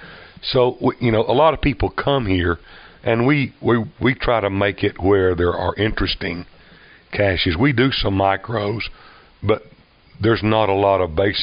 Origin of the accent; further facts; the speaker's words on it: Levelland, Texas, United States; No, I grew up in Leveland, Texas, 30 miles west of Lubbock.